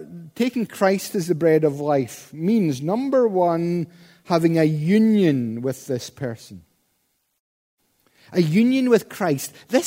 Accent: Scotland, United Kingdom; Being Scottish, it was 15 quid, so I didn't want to spend £15 on a journey into the heart of Islam.

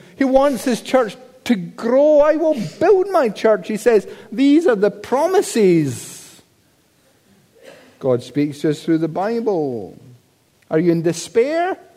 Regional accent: Paisley, Scotland, United Kingdom; Now, I'm from Paisley. I'm not normally taken in. I'm cynical.

